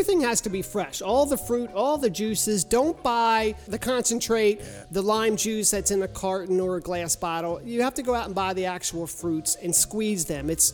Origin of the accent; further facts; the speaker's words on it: Baltimore, Maryland, United States; accent: Baltimore; I am sure a lot of you can tell from this accent of mine that we are from the Baltimore area.